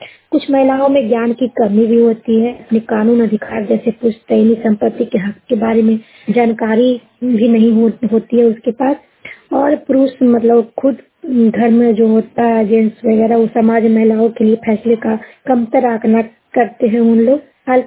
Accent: Bihar, India; और मैं नवादा जिला से हूँ।

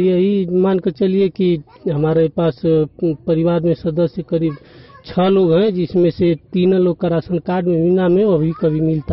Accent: Bahrampur, Uttar Pradesh, India; ग्राम बहरामपुर के रहने वाले हैं, और चूंकि हम बिल्कुल निम्न गरीब तबके से हैं, बिलोंग करते हैं।

